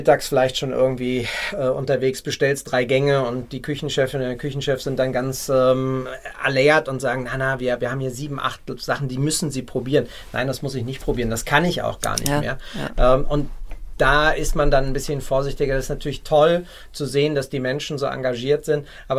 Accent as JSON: {"language": "German", "region": "Berlin", "country": "Germany", "tie": "born there", "said": "Berlin ist halt der Ort, an dem gearbeitet werden muss, und meine Geburtsstadt."}